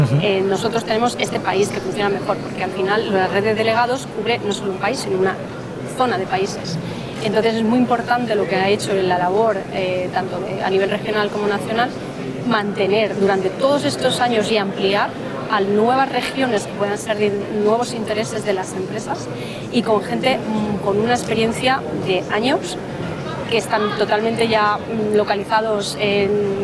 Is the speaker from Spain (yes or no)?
yes; Spain; nosotros, como españoles, siempre pensamos que estamos a otro nivel